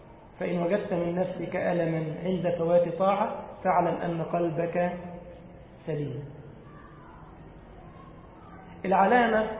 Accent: Egypt; وكان في بلدنا مصر حاكما على مصر في حلوان

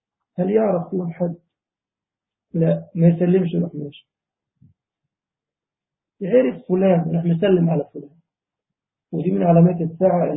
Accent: Egypt; طبعا عندنا في مصر ما بيعطشوش الجيب، جيب جميلة.

